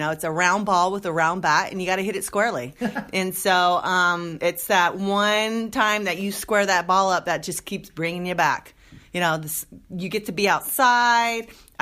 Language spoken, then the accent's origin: English; Los Angeles, California, United States; I'm from Los Angeles area.